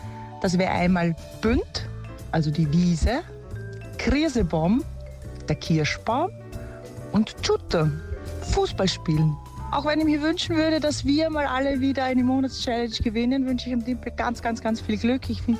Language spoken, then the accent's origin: German; Vorarlberg, Austria; also born or lived in Vienna; now in Strasshof, Austria; Ich bin 2007 von Vorarlberg nach Wien gezogen zum Arbeiten, habe dann auch relativ bald meinen jetzigen Mann kennengelernt und seit 2009 leben wir in Strasshof. Und da ich eben aus Vorarlberg bin, werde ich immer wieder gefragt, kannst du was im Dialekt sagen?